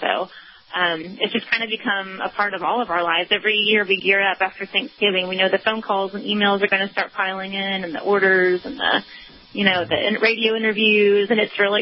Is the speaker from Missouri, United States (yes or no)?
yes; St. Louis, Missouri, United States; Sure. Well, I am from St. Louis, and I'm here right now, and it's 8 degrees here.